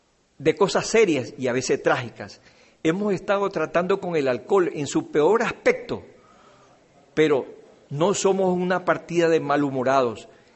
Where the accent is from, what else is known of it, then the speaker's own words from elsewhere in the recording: Guayaquil, Guayas, Ecuador; Yo soy de Guayaquil, de la parte caliente del Ecuador.